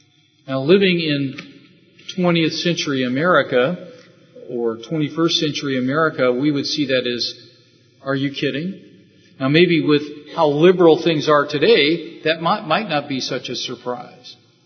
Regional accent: California, United States; For instance, I grew up in California for the most of my life.

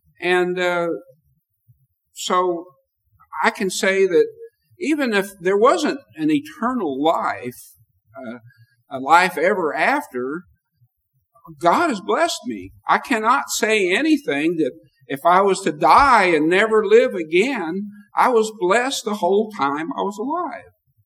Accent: United States; born there; I was born in America.

